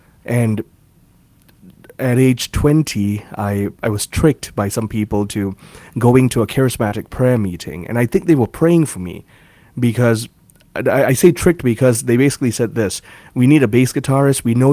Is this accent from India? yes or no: no; Malaysia; So I was born and raised in Malaysia. That's a British Commonwealth nation in Southeast Asia.